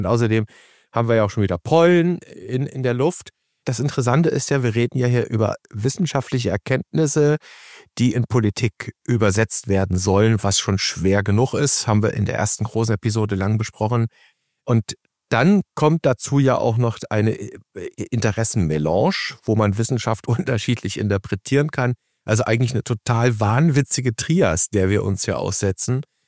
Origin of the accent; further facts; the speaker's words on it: Hesse, Germany; Bei uns in Südhessen